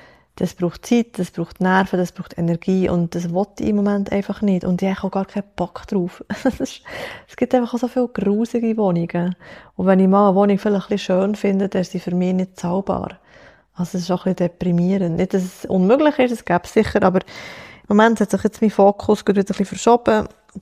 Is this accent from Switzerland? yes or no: yes; Switzerland; die Schweiz ist meine Heimat. Die Schweiz ist, ja, ist mein Zuhause, meine Familie ist hier in der Schweiz, meine, oder nicht alle, aber viele von meinen engen Freunden sind hier in der Schweiz.